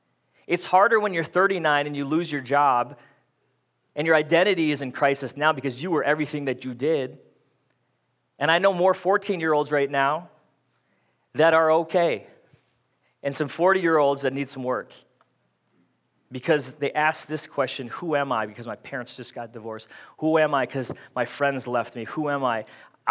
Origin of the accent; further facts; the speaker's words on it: Fridley, Minnesota, United States; That's how I say it. It's fully Spanish, but I'm Filipino, and I grew up in Fridley.